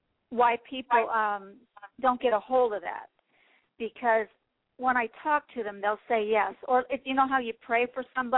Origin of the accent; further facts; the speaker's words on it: Pennsylvania, United States; I was raised in Pennsylvania. And as soon as I graduated high school, I was headed to Hollywood.